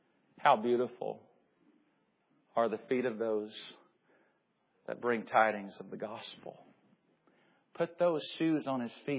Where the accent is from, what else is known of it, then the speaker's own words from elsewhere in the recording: the South, United States; I grew up in the South, very emotional church, and we added emotion to our theology.